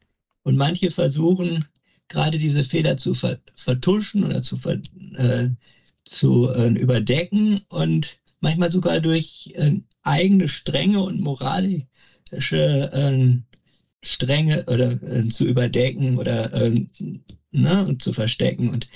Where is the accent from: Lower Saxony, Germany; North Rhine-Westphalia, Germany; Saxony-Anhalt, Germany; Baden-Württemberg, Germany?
North Rhine-Westphalia, Germany; Wesel; komme gebürtig aus der Pfarrei Herz Jesu in Wesel